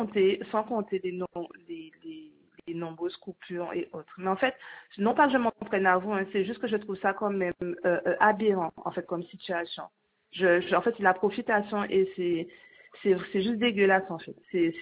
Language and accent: French; Guadeloupe, France; Je suis une citoyenne, je suis guadeloupéenne